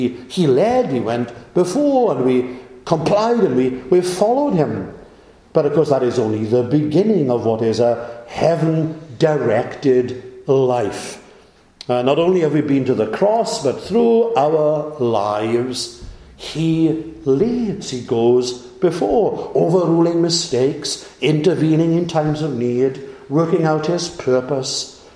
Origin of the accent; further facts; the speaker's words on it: Clydach, Wales, United Kingdom; I was speaking in Llantrisant last night and mentioned I was from Clydach